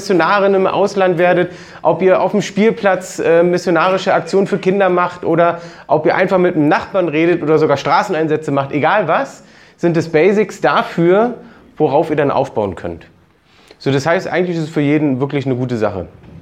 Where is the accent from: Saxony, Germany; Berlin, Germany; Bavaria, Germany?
Berlin, Germany; Und wir sind aus Berlin.